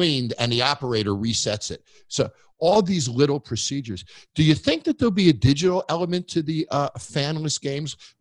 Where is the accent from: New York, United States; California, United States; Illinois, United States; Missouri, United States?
New York, United States; New York City; I'm lucky I got to go see Broadway growing up in New York many, many times.